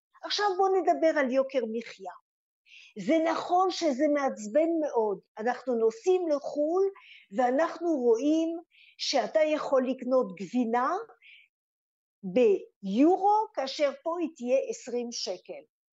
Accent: France; also born or lived in United States; now in Israel; ובזכות זה שהיינו בצרפת, אז קיבלתי חינוך טוב שאפשר לי לסיים בגרות, לנסוע לארצות הברית

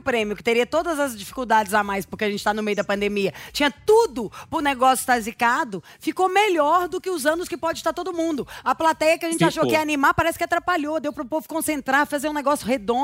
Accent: Minas Gerais, Brazil; Ai, gente, sou mineira.

